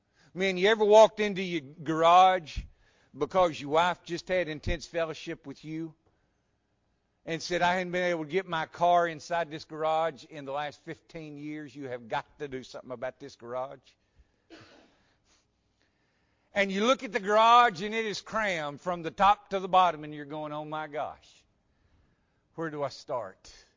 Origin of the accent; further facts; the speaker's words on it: Memphis, Tennessee, United States; as a little boy, I grew up in Memphis